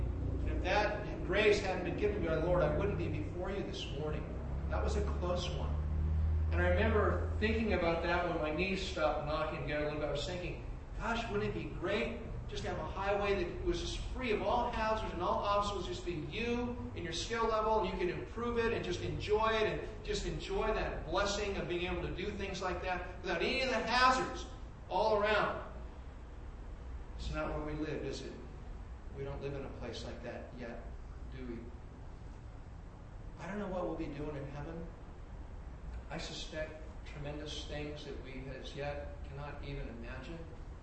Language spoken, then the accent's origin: English; California, United States; And it reminded me growing up in the Bay Area in my late teens through my mid-20s.